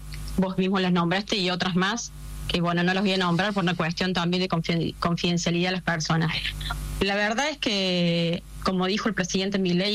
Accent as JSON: {"language": "Spanish", "country": "Argentina", "said": "Creo que esto es un ejemplo para unirnos como argentinos y dejar la política de lado."}